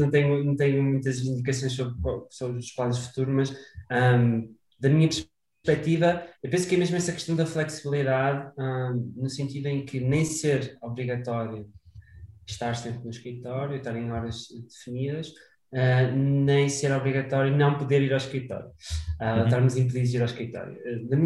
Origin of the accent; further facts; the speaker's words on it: Esposende, Braga, Portugal; now in Lisbon, Portugal; Eu sou originalmente de Esposende